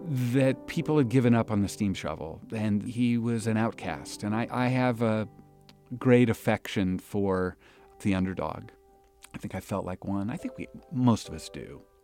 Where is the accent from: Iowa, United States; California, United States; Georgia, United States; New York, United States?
Iowa, United States; West Des Moines; I grew up in West Des Moines, Iowa.